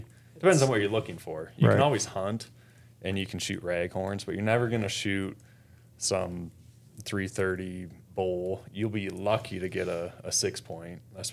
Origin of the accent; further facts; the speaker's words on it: Midwest, United States; now in Utah, United States; I grew up in the Midwest, moved to Utah over 8 years ago.